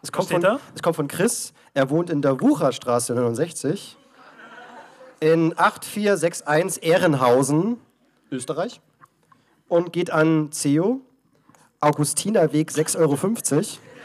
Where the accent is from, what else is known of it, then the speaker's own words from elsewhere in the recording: Tuntenhausen, Bavaria, Germany; In der Nähe von Asslingen gibt's ein Dorf, also wo ich aufgewachsen bin.